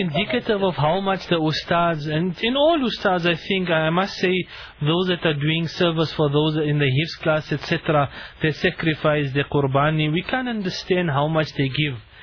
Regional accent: Pietermaritzburg, KwaZulu-Natal, South Africa; Pietermaritzburg have a void that cannot be filled. My memories of Hafizah start from my childhood, growing up in the Mountain Rise Masjid.

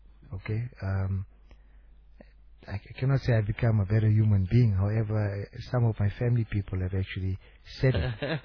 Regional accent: South Africa; And alhamdulillah, being South African, and you know, when somebody asked, do you need anything?

